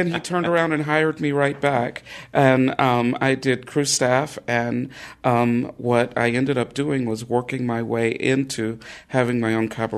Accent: Harmony, North Carolina, United States; I grew up in Harmony, which on a farm that my parents have about 20 acres of land

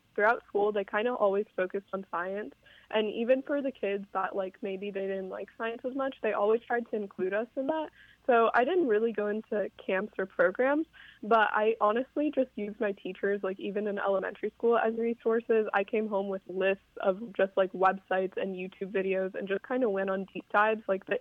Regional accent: Texas, United States; I am 18 and I'm from Texas, but I'm going into my freshman year at Dartmouth this coming fall.

